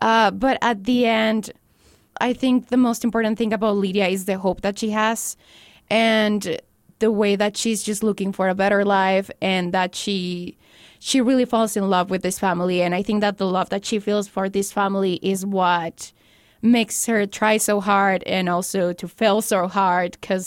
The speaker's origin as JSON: {"language": "English", "country": "Mexico", "lives_now": "El Paso, United States", "said": "For me, coming from Mexico, I'm from Mexico. I transferred when I finished high school. So when I came to El Paso"}